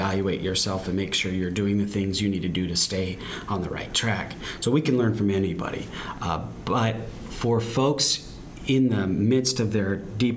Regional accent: New Mexico, United States; moved away as an adult; When I turned 20, I tried to pull myself out of it. I moved from my home state, New Mexico, to Utah.

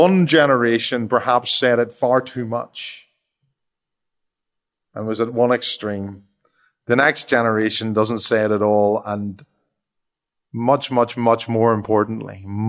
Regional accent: Northern Ireland, United Kingdom; when I grew up in Northern Ireland

